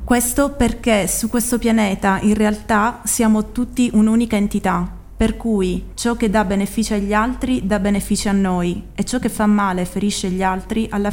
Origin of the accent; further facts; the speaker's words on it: Singapore; Italian is a second language; Vengo da Singapore, città-stato che si trova nel sud della Malesia.